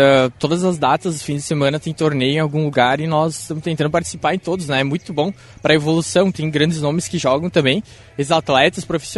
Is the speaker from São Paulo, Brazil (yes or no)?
no; Nova Araçá, Rio Grande do Sul, Brazil; Eu sou de Nova Araçá.